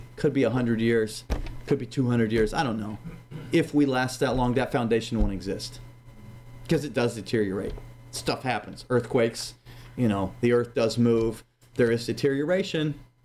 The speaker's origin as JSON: {"language": "English", "region": "Midwest", "country": "United States", "tie": "born or raised there", "said": "I grew up in the Midwest, and when it rains in the Midwest for a considerable amount of time, the earth is very muddy."}